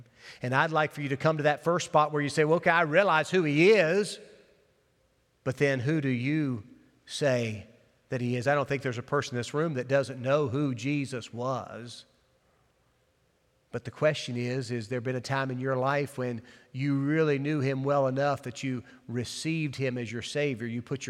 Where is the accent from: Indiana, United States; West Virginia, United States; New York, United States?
West Virginia, United States; You know, I'm from West Virginia.